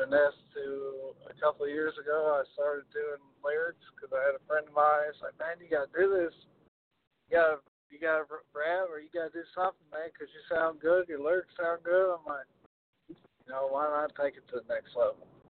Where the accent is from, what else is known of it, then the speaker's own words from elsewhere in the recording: East Texas, Texas, United States; also born or lived in Jefferson, Georgia; Well, I'm originally from Jefferson, Georgia, and I grew up in East Texas.